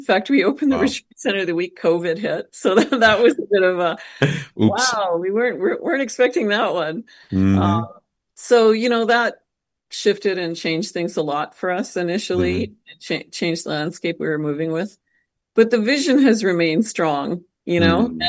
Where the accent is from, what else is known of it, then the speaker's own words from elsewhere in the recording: Canada; now in Costa Rica; You know, I love being a Canadian. I love going home to visit.